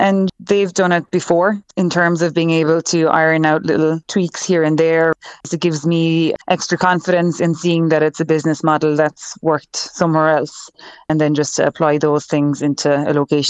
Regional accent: Cork, County Cork, Ireland; now in Killarney, Ireland; But I've been in Killarney for 6 years now. I'm from Cork originally.

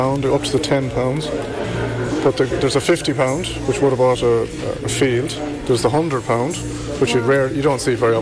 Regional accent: Athlone, Westmeath, Ireland; No, I'm from Athlone.

